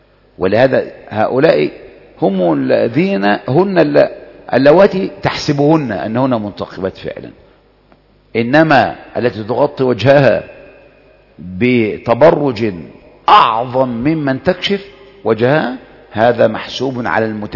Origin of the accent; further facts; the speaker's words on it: Egypt; حتى كان في هذا العصر 100 سنة ثورة هدى شعراوي عندنا في مصر وكذا